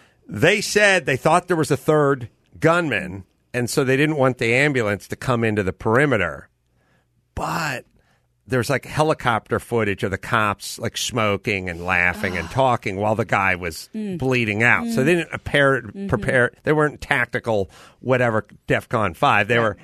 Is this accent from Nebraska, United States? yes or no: no; North Hollywood, California, United States; I grew up in North Hollywood.